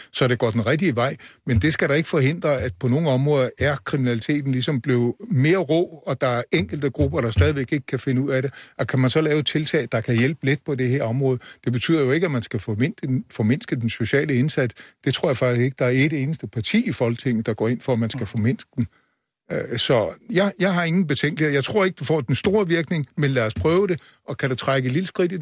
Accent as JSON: {"language": "Danish", "town": "Næstved", "region": "Zealand", "country": "Denmark", "said": "hvis du har et eller andet sted i Næstved, hvor jeg kommer fra"}